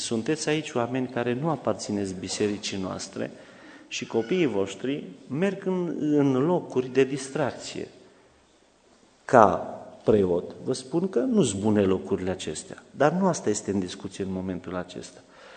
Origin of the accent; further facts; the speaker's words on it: Solovăstru, Mureș County, Romania; Eu am crescut în Solovăstru, un sat de oameni simpli, țărani, așa sunt și eu, și noi am crescut toți într-o cameră.